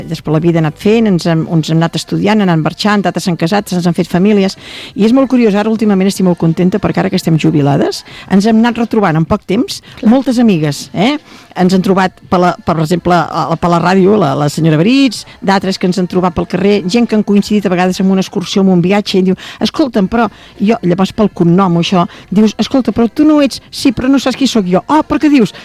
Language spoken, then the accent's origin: Catalan; Masquefa, Catalonia, Spain; jo sóc de Masquefa, i jo havia d'anar a col·legi de Sant Sadurní, i jo estava a Sant Sadurní amb una tieta meva